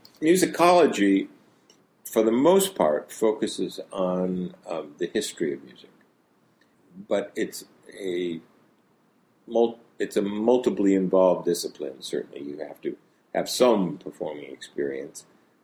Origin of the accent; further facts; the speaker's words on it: Troy, New York, United States; I grew up in Troy.